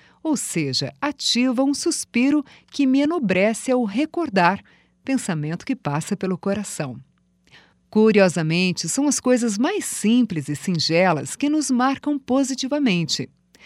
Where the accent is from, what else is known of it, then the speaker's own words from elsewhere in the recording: Santa Catarina, Brazil; Em Santa Catarina, lugar de onde eu venho, ditos populares nos economizam uma série de explicações sobre o que acontece nos relacionamentos humanos